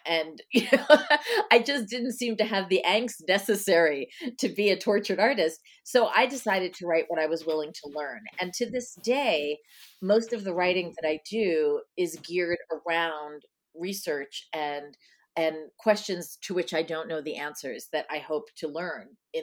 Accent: Nesconset, New York, United States; Yeah, on the North Shore, about halfway out near, it was a small town called Nesconset, very near where the ferry came in Port Jeff.

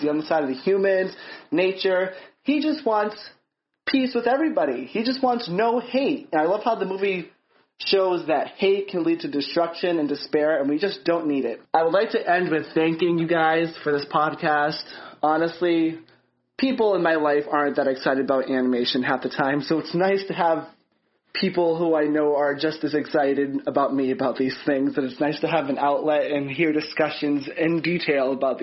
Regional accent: Massachusetts, United States; from Massachusetts

